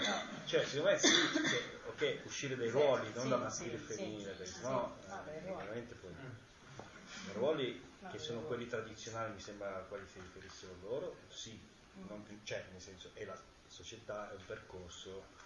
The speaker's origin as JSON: {"language": "Italian", "region": "Abruzzo", "country": "Italy", "lives_now": "Bologna, Italy", "said": "Io sono abruzzese di origine, quindi vengo da un contesto dove i ruoli sono molto più marcati"}